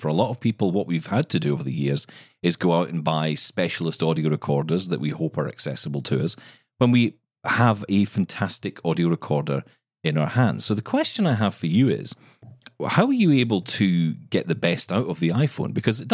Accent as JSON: {"language": "English", "region": "Scotland", "country": "United Kingdom", "said": "Well, I'm Scottish, so I barely speak English"}